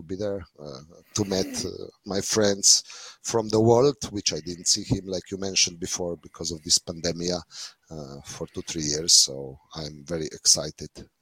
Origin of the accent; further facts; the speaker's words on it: Kranj, Upper Carniola, Slovenia; They were in qualification route in Kran, in my hometown.